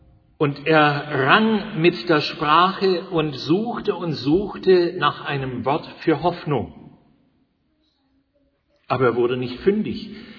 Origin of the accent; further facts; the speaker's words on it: Canada; moved away; Ich bin kanadischer Staatsbürger, habe einen kanadischen Pass. Obwohl ich nur 2 Jahre meines Lebens in meiner Heimat gelebt habe. Bin immer in der Fremde gewesen.